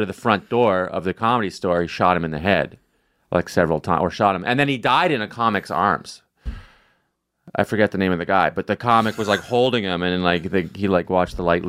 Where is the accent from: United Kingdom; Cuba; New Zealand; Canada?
Canada; now in United States; I'm from Canada, and my mom is like always like texting me like, America's a crazy place.